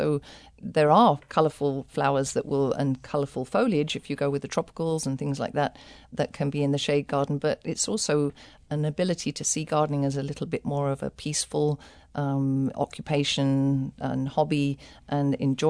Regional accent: England, United Kingdom; especially growing up in England where many people try and kill all moss because it's in their lawns

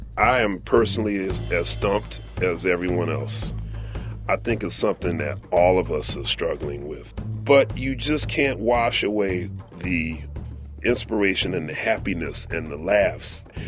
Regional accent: Philadelphia, Pennsylvania, United States; Growing up in Philadelphia, particularly in the mid, late 70s and through the 80s, he was as important to young Philadelphians as, say, like Babe Ruth was to baseball.

